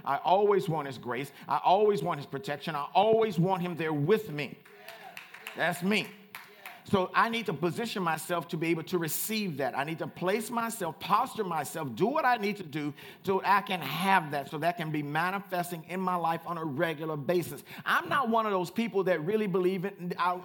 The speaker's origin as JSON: {"language": "English", "region": "Louisiana", "country": "United States", "said": "Now, I'm from Louisiana. We don't care about fashion in Louisiana."}